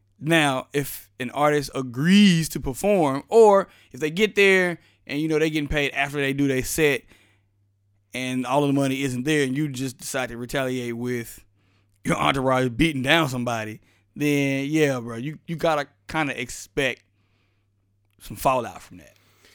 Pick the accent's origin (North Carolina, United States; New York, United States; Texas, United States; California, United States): Texas, United States; Austin; My co-hosts Confucius Jones and myself are both born and raised in Austin, Texas